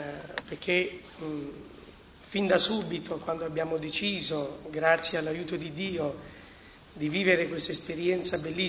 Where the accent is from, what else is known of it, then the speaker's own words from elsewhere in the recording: Campania, Italy; moved away; Veniamo dalla provincia di Salerno, siamo qui da circa 8 anni e facciamo parte, viviamo nella comunità parrocchiale di Santa Croce in Malpensata.